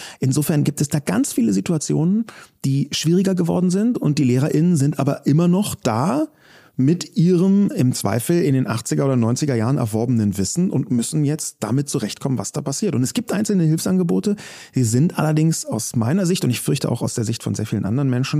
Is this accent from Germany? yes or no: yes; Berlin, Germany; Ich komme ja selber aus Berlin